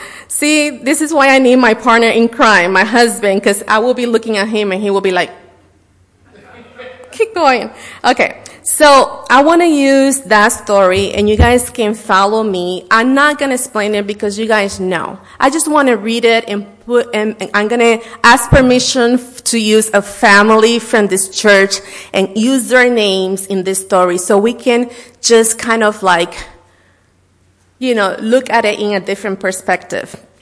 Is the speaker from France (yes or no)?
no; Puerto Rico; English is a second language; I'm from Puerto Rico, and we have, especially between July and September